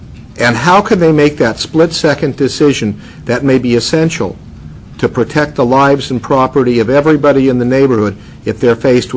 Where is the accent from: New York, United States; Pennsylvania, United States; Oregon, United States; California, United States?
California, United States; San Francisco; I grew up in San Francisco.